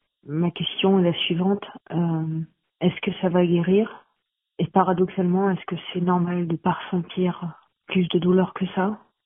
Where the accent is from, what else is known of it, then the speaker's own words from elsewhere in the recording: Roubaix, Hauts-de-France, France; je viens de Roubaix, j'ai 33 ans